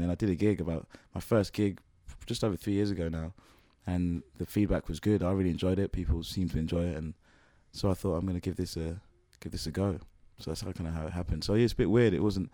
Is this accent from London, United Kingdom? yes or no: yes; Muswell Hill, London, United Kingdom; growing up in Muswell Hill was just a place where there's loads of opportunities to kind of get started and get going and joining bands.